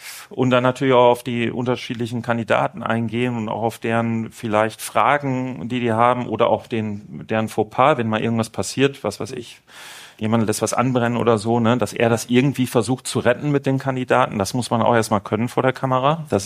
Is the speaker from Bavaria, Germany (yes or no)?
no; Essen, North Rhine-Westphalia, Germany; in dem kleinen Ort, wo ich herkomme, Essen-Harzopf, so heißt das tatsächlich, der Vorort von Essen, Essen-Harzopf, da ist die Familie alt eingesessen, bis ins 16. Jahrhundert zurück